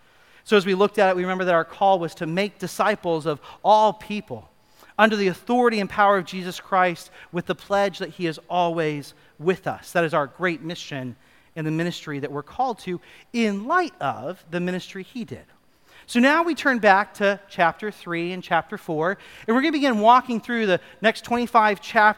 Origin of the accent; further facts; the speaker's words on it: Kenya; I remember in my own childhood growing up in Kenya